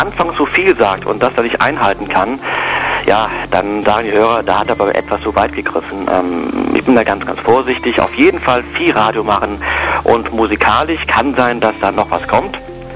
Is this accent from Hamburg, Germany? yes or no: no; Cologne, North Rhine-Westphalia, Germany; weil ich bin zwar groß geworden in Köln, aber ich habe leider Gottes nicht so die kölsche Mundart übernommen, weil meine Eltern, wie gesagt, kommen auch so ein bisschen verschieden her und wir haben damals nicht kölsch gesprochen.